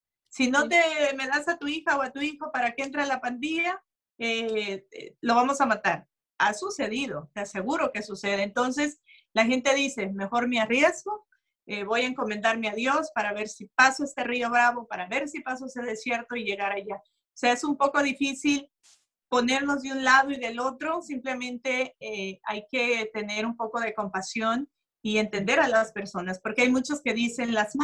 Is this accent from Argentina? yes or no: no; El Salvador; Por ejemplo, en mi país, El Salvador